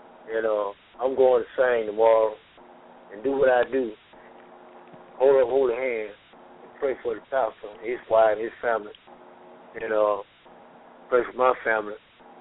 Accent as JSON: {"language": "English", "town": "Atlanta", "region": "Georgia", "country": "United States", "tie": "born or raised there", "said": "when I was growing up on Northside Drive in Atlanta on the west side"}